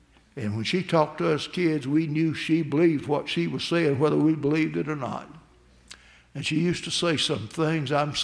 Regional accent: England, United Kingdom; And the truth of the matter is, we as English people today, we're blessed.

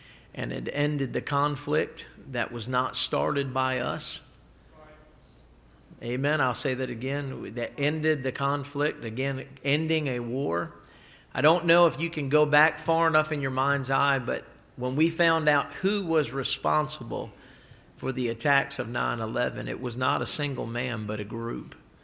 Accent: Maryland, United States; I was out just a little north of the state I was born and raised in Maryland.

